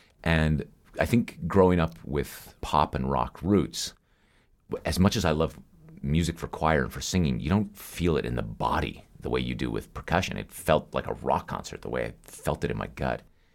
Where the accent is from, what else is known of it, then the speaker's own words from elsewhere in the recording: Nevada, United States; I grew up in Nevada